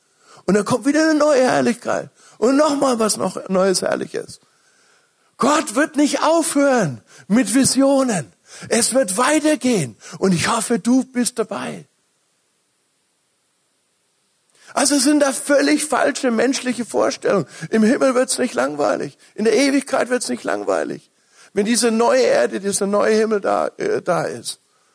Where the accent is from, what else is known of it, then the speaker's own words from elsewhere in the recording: Bavaria, Germany; Und ich komme ja aus Bayern, zwar kein richtiger Bayer, ne? Wir Franken sind ja was Besonderes, wir sind Nordbayern, ne?